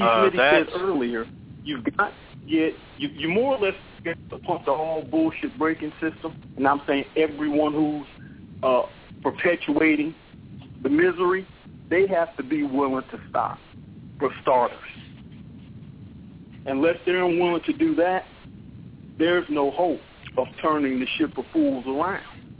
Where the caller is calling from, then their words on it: California, United States; calling from Killer Cali, Lost Scandal.